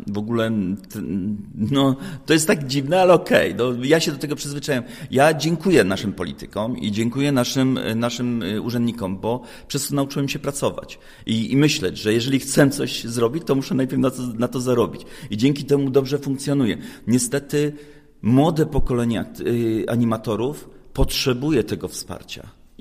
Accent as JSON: {"language": "Polish", "town": "Gorzów Wielkopolski", "region": "Lubusz Voivodeship", "country": "Poland", "said": "Po prostu problemem na przykład Gorzowa, bo jestem z Gorzowa"}